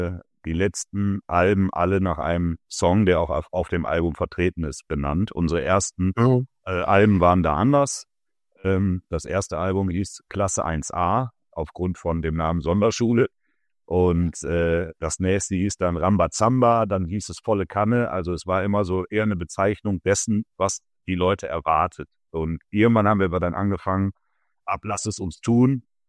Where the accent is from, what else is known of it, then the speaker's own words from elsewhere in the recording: North Rhine-Westphalia, Germany; wir sind aus dem Ruhrgebiet